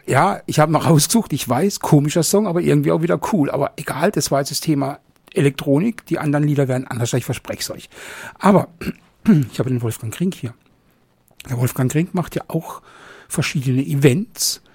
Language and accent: German; Au am Rhein, Baden-Württemberg, Germany; Bei uns in Auer am Rhein unten im Zollhaus.